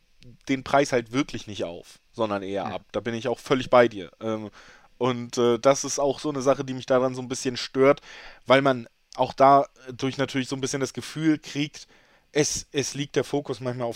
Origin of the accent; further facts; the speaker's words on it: Hamburg, Germany; Ich komme ja originär aus Hamburg.